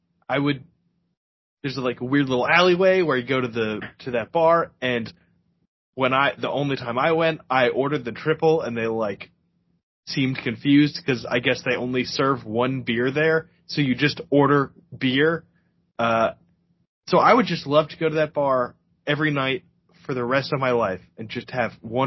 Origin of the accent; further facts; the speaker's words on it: Frederick, Maryland, United States; Francis Scott Key was born and buried in my hometown of Frederick, Maryland. It's like Frederick's whole thing.